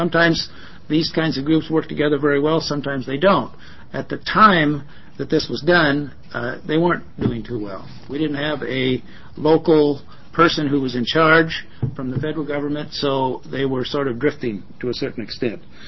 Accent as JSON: {"language": "English", "region": "Oregon", "country": "United States", "said": "I come from Clatsop County."}